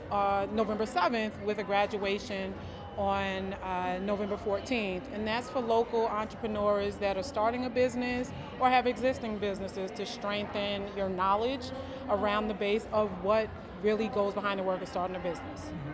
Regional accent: Queens, New York, United States; now in Albany, United States; So I grew up in Queens, New York, moved up to Albany maybe about 20 years ago

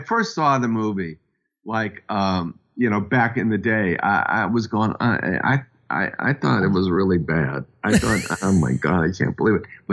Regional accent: Studio City, California, United States; And I'm a guy from Studio City.

